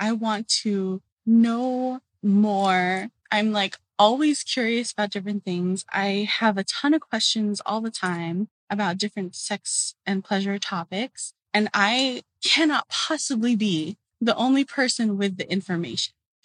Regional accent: Los Angeles, California, United States; now in Boston, United States; And I'm originally from Los Angeles, but I currently reside in Boston, Massachusetts

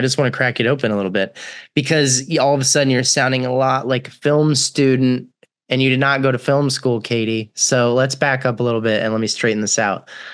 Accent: Austin, Texas, United States; also born or lived in Dallas; I was born in Dallas and I grew up in Austin, sort of like half and half.

